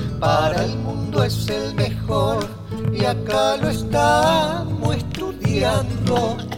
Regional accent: Argentina; Así somos los argentinos

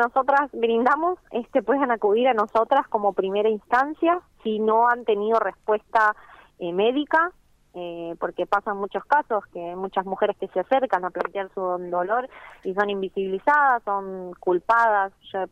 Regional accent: El Hoyo, Chubut, Argentina; Principalmente, bueno, yo soy del Hoyo.

